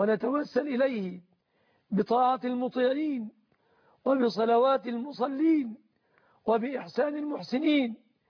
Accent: Egypt; بلادنا مصر

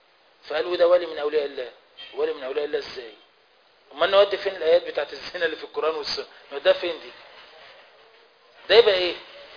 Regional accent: Egypt; ده احنا مصريين مع بعض

